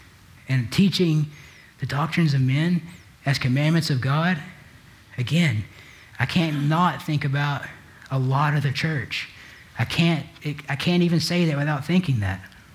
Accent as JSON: {"language": "English", "region": "Texas", "country": "United States", "tie": "born or raised there", "said": "And my home state is riddled with them."}